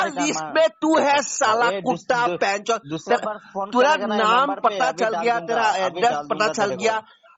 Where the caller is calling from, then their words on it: Guwahati, Assam, India; गुवाहाटी से।